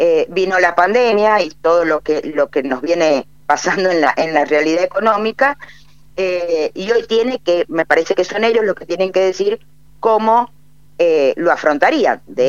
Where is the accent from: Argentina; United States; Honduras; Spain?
Argentina; somos tan argentinos los que vivimos en la provincia de San Juan